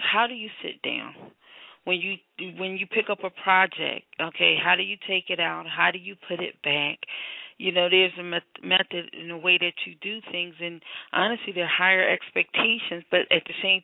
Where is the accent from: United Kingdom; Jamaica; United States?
United States; Philadelphia, Pennsylvania; And then I'm from Philadelphia.